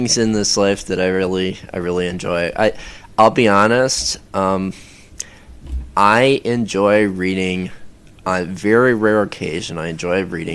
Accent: United States; I grew up overseas. People might be surprised. I'm an American, obviously.

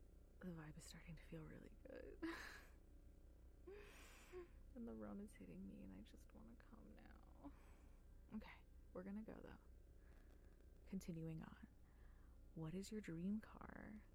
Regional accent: Florida, United States; because I grew up in South Florida. The majority of the week is Spanish speaking.

